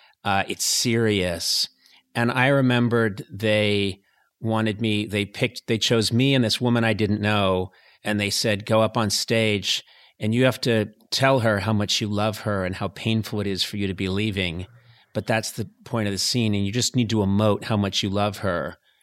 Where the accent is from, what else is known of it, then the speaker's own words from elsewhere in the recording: Ireland; Nope, I'm Irish, and that's not going to happen.